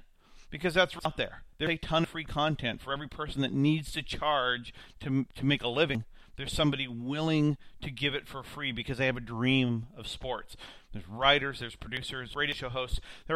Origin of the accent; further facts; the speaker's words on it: Oregon, United States; programs and taking advantage of other business opportunities that have afforded themselves here in my home state of Oregon.